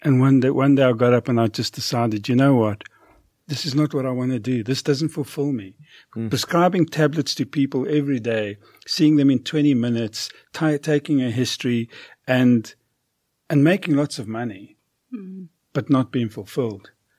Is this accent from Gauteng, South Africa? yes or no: no; Kimberley, Northern Cape, South Africa; Well, I grew up in Kimberley.